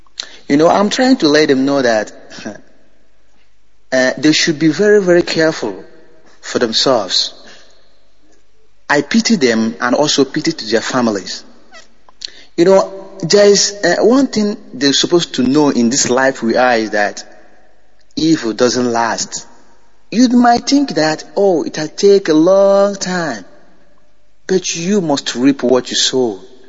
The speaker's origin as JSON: {"language": "English", "town": "Omojoka", "region": "Imo", "country": "Nigeria", "lives_now": "Madrid, Spain", "said": "Secretary of Indigenous People of Biafra here in Madrid. I'm from Omojoka, Amere, Oru East."}